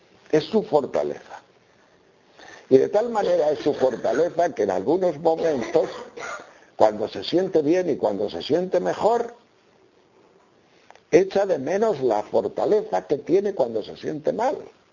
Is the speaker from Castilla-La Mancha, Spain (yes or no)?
no; Castile and León, Spain; en aquellos pueblos de la montaña de León, de donde yo soy, pues yo no digo que se pasara hambre